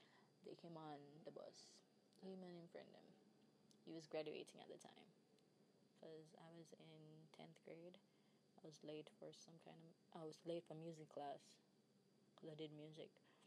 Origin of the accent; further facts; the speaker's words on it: Jamaica; And I'm like, yes, I am Jamaican. But they never believe me because of how I talk and of how I dress and listen to the music I listen to.